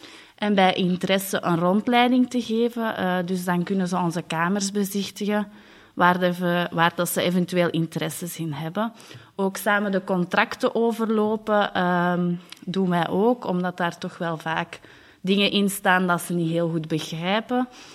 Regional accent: Antwerp, Belgium; ik ben 29 jaar, ik ben afkomstig uit het Mechelse.

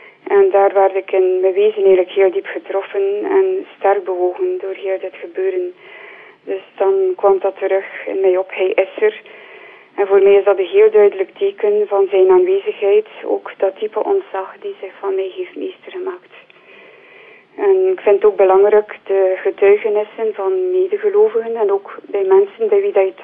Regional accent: Zevenzeelen, Flanders, Belgium; ik ben afkomstig van Zevenzeelen.

